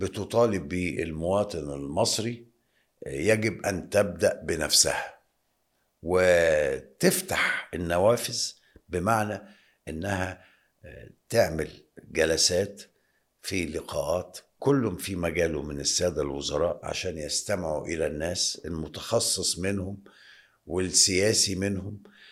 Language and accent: Arabic; Egypt; انا كمواطن مصري وكسياسي